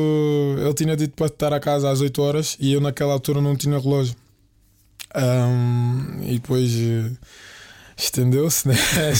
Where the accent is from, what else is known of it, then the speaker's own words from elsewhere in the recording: Amora, Setúbal, Portugal; O meu bairro onde eu cresci, onde eu passei precisamos dizer a minha infância